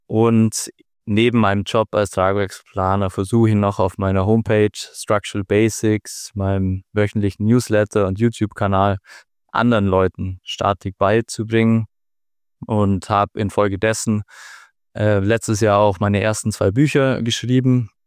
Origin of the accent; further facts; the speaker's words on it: Kempten, Bavaria, Germany; born there; Und habe dann erst in Kempten, wo ich geboren bin, ein anderes Studium begonnen